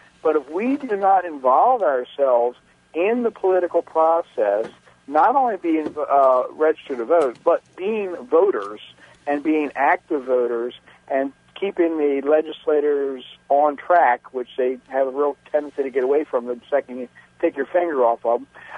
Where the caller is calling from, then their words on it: Gamber, Maryland, United States; Gamber, Maryland.